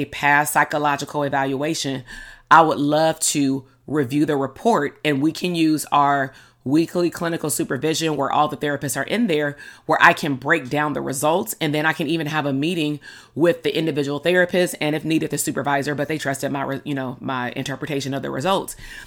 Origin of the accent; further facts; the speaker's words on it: Compton, California, United States; at some point I stopped telling people I was from Compton